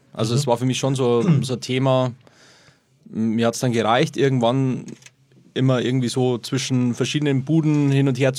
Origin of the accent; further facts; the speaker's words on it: Bavaria, Germany; also ich bin aus New York heimgekommen und habe relativ schnell gemerkt, im Bayerischen Wald komme ich an meine Grenzen.